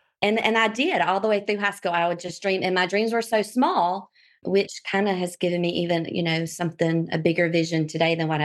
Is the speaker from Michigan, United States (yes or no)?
no; Dothan, Alabama, United States; Well, all over for the first few years of life. And then I settled in Dothan, Alabama when I was about 10 years old. I've moved 26 times. But Dothan is pretty much where I remained.